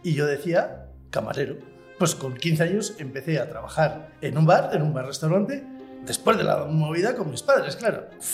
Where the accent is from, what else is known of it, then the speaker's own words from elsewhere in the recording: Burgos, Castile and León, Spain; now in Zarautz, Spain; Yo soy de Zarauz, nacido en Zarauz, pero con poquitos años, con 6 añitos, la ITA, que trabajaba en autopistas, lo trasladaron a Burgos y yo me crié gran parte del tiempo en Burgos.